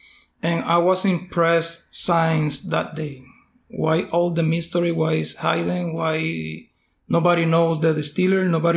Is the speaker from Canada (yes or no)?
no; Puerto Rico; I am from Puerto Rico.